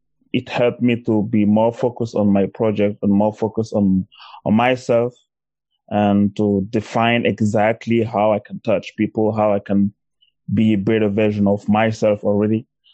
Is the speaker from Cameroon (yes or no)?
yes; Cameroon; now in Germany; I'm from Cameroon, yeah.